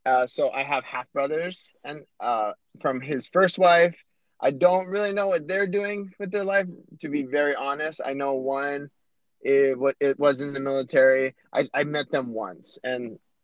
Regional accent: Hawaii, United States; I am born and raised in Hawaii, Oahu. Moved a little bit in my teenage years to Kauai

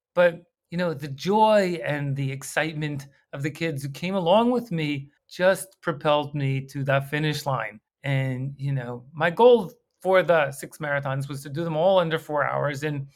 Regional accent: United States; I'm from America, I've been all around the world

